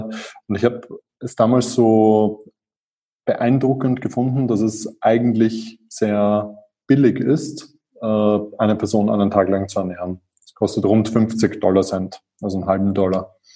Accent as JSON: {"language": "German", "region": "Vienna", "country": "Austria", "tie": "born or raised there", "said": "Ich bin Wiener, bin dort vor 37 Jahren geboren worden. Ich bin dort aufgewachsen. Ich bin dann auch dort zur Uni gegangen."}